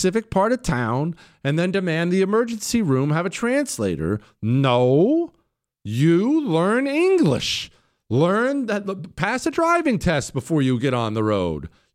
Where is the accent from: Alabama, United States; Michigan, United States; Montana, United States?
Montana, United States; Bozeman; I grew up in Bozeman, Montana.